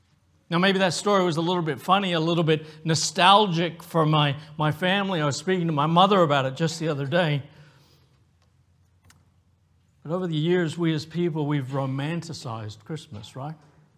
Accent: Papua New Guinea; also born or lived in Australia; Now, for me growing up in Papua New Guinea, for us growing up in Australia, that makes no sense at all.

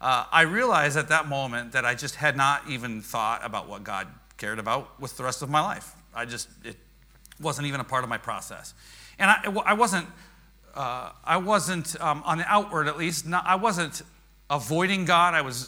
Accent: Oregon, United States; I grew up in Oregon. She grew up in Florida.

